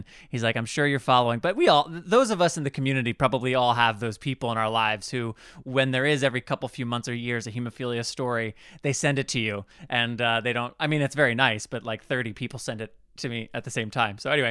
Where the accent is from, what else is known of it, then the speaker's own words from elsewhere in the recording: United States; I am walking 5 to 8 kilometers most days, which as an American, I haven't a clue what that means.